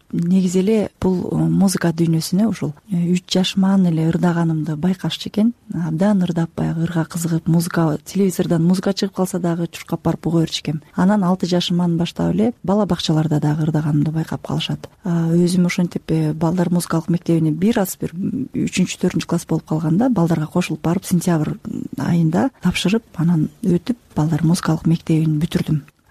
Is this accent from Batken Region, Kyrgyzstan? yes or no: yes; Karabulak, Batken Region, Kyrgyzstan; Мен өзүм Баткен областынын Айгүлгүл өскөн Карабулак айылынын кызылым.